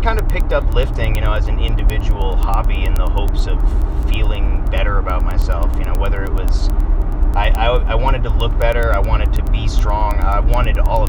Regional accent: Saco, Maine, United States; I grew up here in Maine. Okay. Yeah, I grew up in Saco, and then I moved around, but I ended up coming back when I was 15.

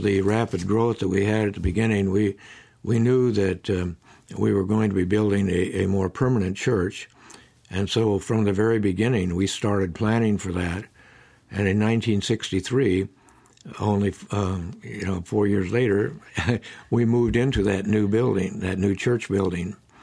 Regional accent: Iowa, United States; I was raised in Iowa and there and everywhere I went, people had a great respect for pastors.

